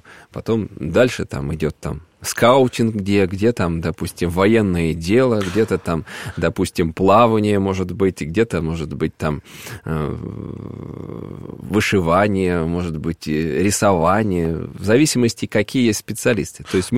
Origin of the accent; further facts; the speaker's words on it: Moscow, Russia; вот я и сам москвич, в общем-то.